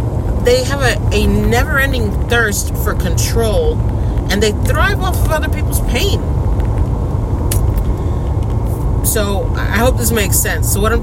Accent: United States; when I think of territory as an American, I always thought, like, you know, the Virgin Islands, Puerto Rico.

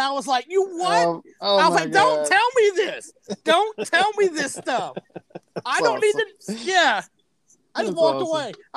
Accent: New Hope, Alabama, United States; I'm from New Hope. You know, like New Hope has like a population of like maybe a couple thousand

